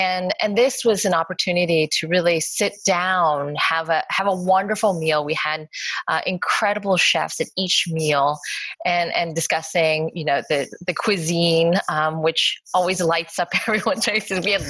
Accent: Los Angeles, California, United States; I'm all American. Then you go into like a long conversation about like explaining how your parents immigrated, or when people ask you, you know, where are you really from? I'm like, LA. LA.

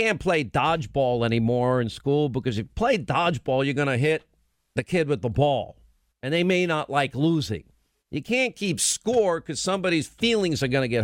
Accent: New York, United States; also born or lived in Rhode Island / California / Alabama / Georgia; I grew up in New York, but I also had the advantage of living in Rhode Island, New England, and living in California, and living in the South, in Alabama and Georgia.

